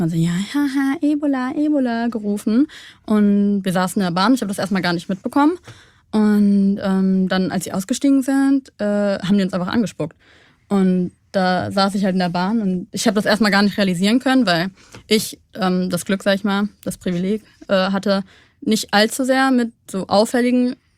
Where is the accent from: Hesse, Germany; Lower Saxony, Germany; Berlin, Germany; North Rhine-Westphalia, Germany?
North Rhine-Westphalia, Germany; Cologne; Also Deutschland oder Köln ist meine Heimat, aber auch Eritrea hat noch so ein Stück Herz von mir.